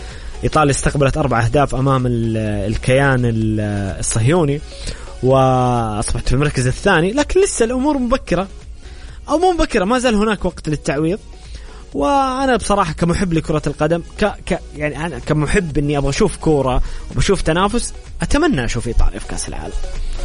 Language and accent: Arabic; Saudi Arabia; والله مو عشان يعني انا سعودي